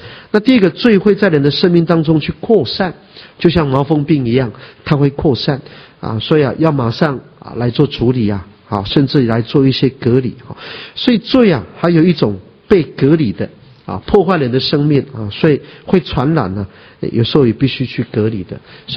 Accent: China; 我们到我们中国人啊，强调产后的条理哈。

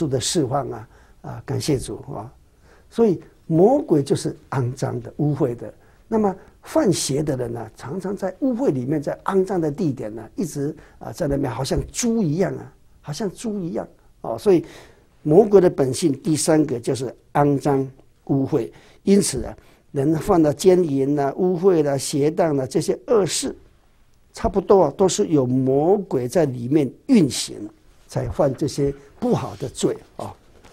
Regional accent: Taiwan; 我们台湾人呢、啊、很有趣哈

